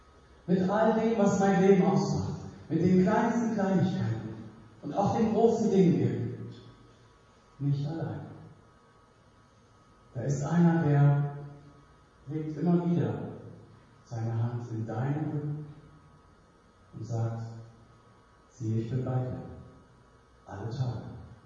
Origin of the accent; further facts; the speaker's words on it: Northern Germany, Germany; Ich glaube, seit 1979 gab es keine mehr hier bei uns in Norddeutschland. Aber da war es eben so, dass mein Vater und Großvater mich mitgenommen haben, oben auf den Deich.